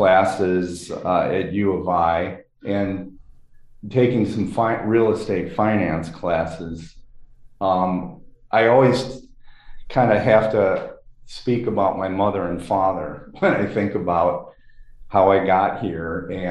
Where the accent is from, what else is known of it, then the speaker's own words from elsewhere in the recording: Chicago, Illinois, United States; And I grew up in Lakeview in Chicago, and many of the surrounding neighborhoods were being gentrified.